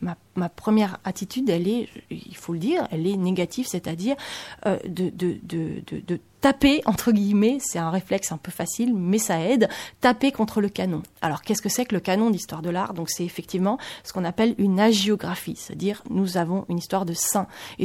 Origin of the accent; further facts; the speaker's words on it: France; je travaille à Paris, je suis française, je lis mieux et je comprends mieux le français, je comprends l'allemand, l'anglais, l'italien, l'espagnol, le portugais à peu près